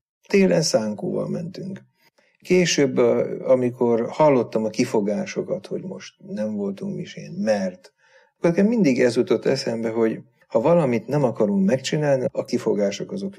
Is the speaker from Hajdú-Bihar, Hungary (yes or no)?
no; Vác, Pest, Hungary; Vácon a Kőkapu általános iskolába jártam.